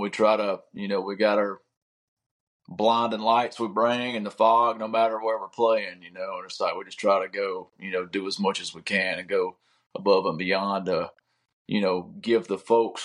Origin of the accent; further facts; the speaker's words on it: Georgia, United States; Growing up in Georgia, the 90s, heavily influenced by that.